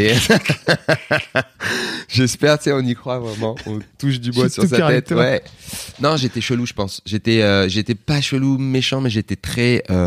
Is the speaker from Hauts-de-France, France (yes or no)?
no; Aubervilliers, Île-de-France, France; Ça, c'était un peu le climat de mon enfance à Aubervilliers. Mais je suis très content. Enfin, j'habite toujours à Aubervilliers.